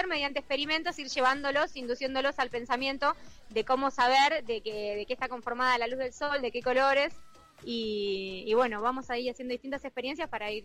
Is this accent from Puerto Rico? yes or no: no; La Plata, Buenos Aires Province, Argentina; Soy de acá, de La Plata, sí.